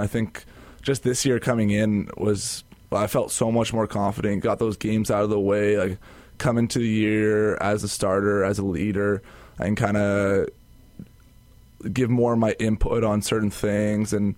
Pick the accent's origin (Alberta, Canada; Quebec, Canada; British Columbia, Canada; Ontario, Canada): Alberta, Canada; Calgary; I'm from Calgary, and he played on the Calgary Colts